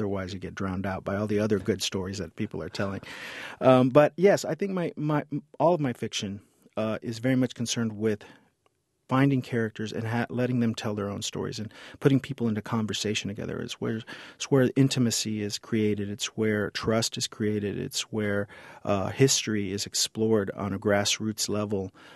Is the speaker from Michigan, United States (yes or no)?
no; San Antonio, Texas, United States; moved away; I had grown up in South Texas, in San Antonio, never having to think about my own ethnicity, because I grew up on the West Side, and it just was the environment.